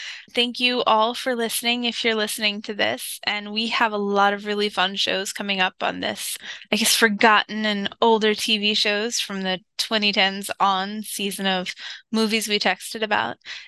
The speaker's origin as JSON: {"language": "English", "town": "Philadelphia", "region": "Pennsylvania", "country": "United States", "said": "and I'm from Philly, and it made me mad because"}